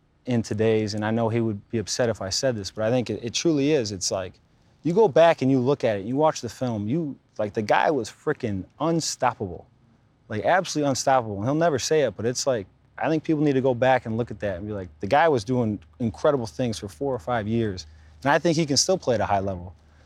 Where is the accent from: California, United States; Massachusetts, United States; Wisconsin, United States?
Wisconsin, United States; Pewaukee; Pewaukee, man. It was. Everybody knows everybody, whether it was playing street hockey in the cul-de-sac, or we used to have our backyard and our two neighbors.